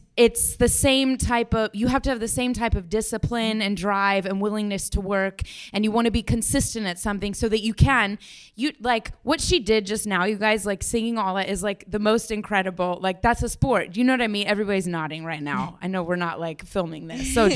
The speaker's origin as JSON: {"language": "English", "town": "Denver", "region": "Colorado", "country": "United States", "said": "I wanted to be an ice skater more than anything in the whole world, because I'm from Denver, Colorado."}